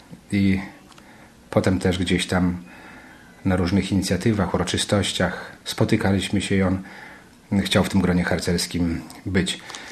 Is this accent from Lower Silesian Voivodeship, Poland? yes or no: no; Białystok, Podlaskie Voivodeship, Poland; Jak zobaczył, że jesteśmy z Białegostoku